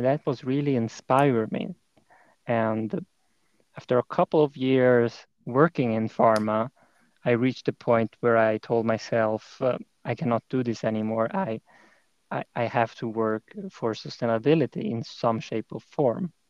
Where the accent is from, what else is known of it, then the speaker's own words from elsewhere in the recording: Ticino, Switzerland; now in Baden, Switzerland; I come from the Italian-speaking part of Switzerland, Ticino, from the very south.